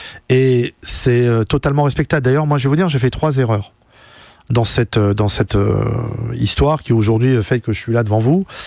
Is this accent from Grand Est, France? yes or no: no; Paris, Île-de-France, France; Parce que moi, je viens de banlieue, enfin de Paris.